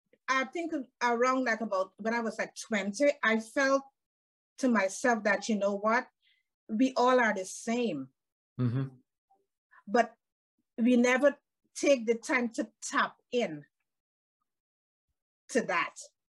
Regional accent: Guyana; moved away as an adult; now in United States; Yes, I'm from Guyana. That's a country in South America. That is where I grew up. And then the latter part of my years, I migrated to the United States.

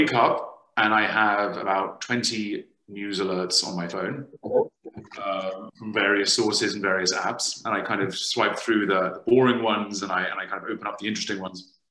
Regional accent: London, United Kingdom; I was born and raised in London

